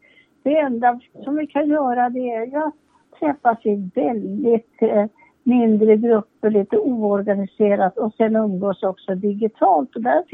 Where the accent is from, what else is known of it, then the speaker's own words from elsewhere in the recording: Tyresö, Stockholm County, Sweden; also born or lived in Umeå; vi kom från Umeå till Tyresö, för mamma och pappa tyckte inte vi skulle bo i stan. Och då hamnade vi bara utan tillfällighet i Tyresö. Och sen har ingen flyttat därifrån.